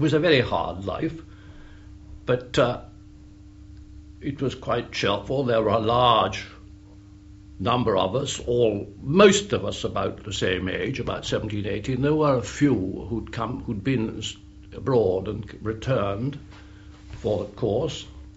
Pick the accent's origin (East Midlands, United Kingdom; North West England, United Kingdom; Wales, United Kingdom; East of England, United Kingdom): East of England, United Kingdom; Baldock; born there; I was born at Baldock in Hertfordshire in January 1898, and I was at school at Halebury in 1914-15